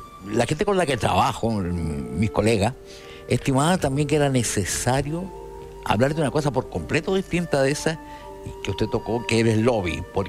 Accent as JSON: {"language": "Spanish", "town": "Ovalle", "region": "Coquimbo", "country": "Chile", "tie": "born or raised there", "said": "estaba en mi pueblo, en Novalle."}